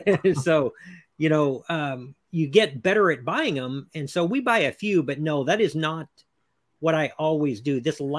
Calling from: Texas, United States; Central Texas.

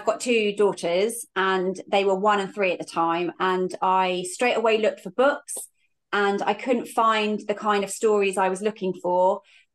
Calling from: East of England, United Kingdom; All the way over in Suffolk from, well, I live kind of in the middle of a field in a really rural farming village.

